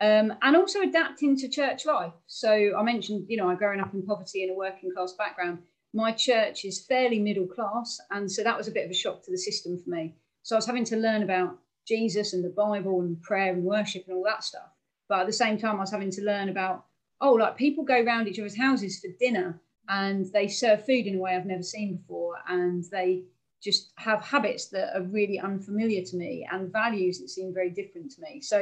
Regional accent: Hastings, South East England, United Kingdom; from Hastings on the southeast coast, and I grew up here in relative poverty in a working class family, became a Christian when I was 15

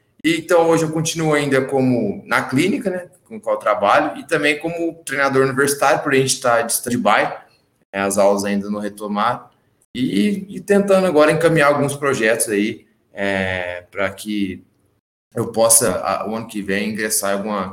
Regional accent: Minas Gerais, Brazil; moved away as an adult; now in Ribeirão Preto, Brazil; Ribeirão Preto, onde eu moro, em 2012, né? Eu sou de Minas, eu vim para cá para estudar

